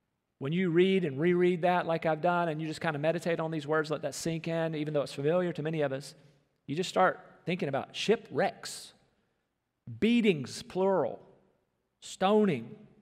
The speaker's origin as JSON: {"language": "English", "town": "Rocky Mount", "region": "North Carolina", "country": "United States", "tie": "born or raised there", "said": "When I was about 14 years old, I was riding my bicycle in my hometown of Rocky Mount."}